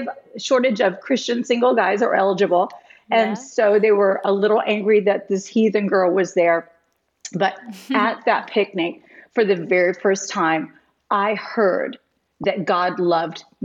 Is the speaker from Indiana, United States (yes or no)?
yes; West Lafayette, Indiana, United States; driving from Tucson, Arizona to West Lafayette, Indiana, which was my hometown at the time.